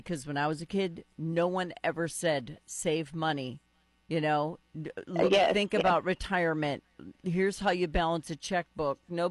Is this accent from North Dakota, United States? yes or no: yes; North Dakota, United States; I've never had dogs that wouldn't go in the snow, because I'm from North Dakota.